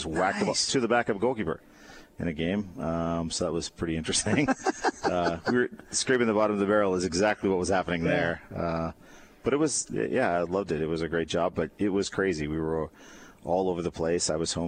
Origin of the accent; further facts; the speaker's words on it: Montana, United States; I'm from Montana. I grew up in Montana, and played soccer the 3 months out of the year where there wasn't snow.